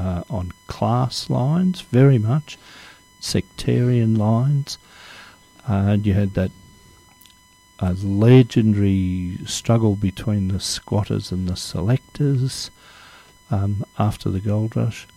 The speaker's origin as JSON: {"language": "English", "country": "Australia", "said": "some of the things they tell you about us, about being Australian."}